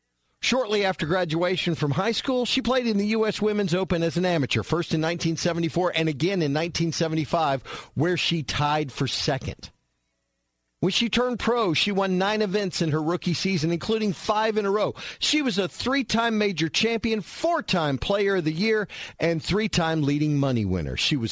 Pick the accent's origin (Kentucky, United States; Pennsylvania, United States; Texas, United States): Texas, United States; Houston; also born or lived in Augusta, Georgia / Birmingham, Alabama; now in Charlotte, United States; growing up in Houston, Texas, it was the Houston Livestock Show and Rodeo.